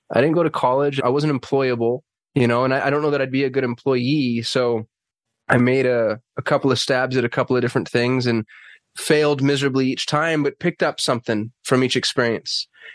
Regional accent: Albuquerque, New Mexico, United States; So I grew up in Albuquerque, New Mexico. I was raised by a blind single mother on Social Security disability.

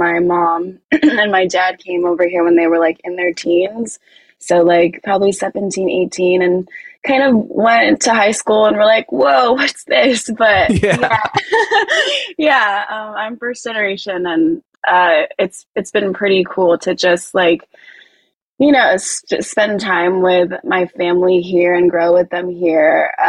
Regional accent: Inglewood, California, United States; also born or lived in Glendale / Santa Monica / Bay Area; So I was born in Glendale, and then I moved around like Westchester, Inglewood area, and then went to college in Santa Monica, and then I went up north in the Bay Area at UC Berkeley.

